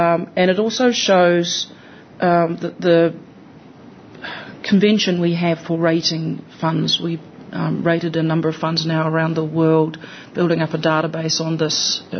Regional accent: New Zealand; I am a Kiwi recently arrived here from the New Zealand Super Fund.

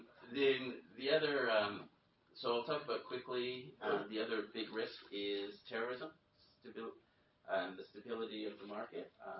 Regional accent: Canada; now in New Zealand; I come from Canada, which had a huge leaky condo issue.

